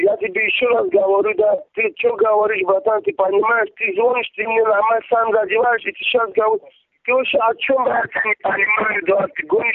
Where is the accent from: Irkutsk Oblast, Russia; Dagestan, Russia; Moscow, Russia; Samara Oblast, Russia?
Dagestan, Russia; Derbent; Я из Дербента, причем здесь зона, какой Шанхал? Я из Дербента.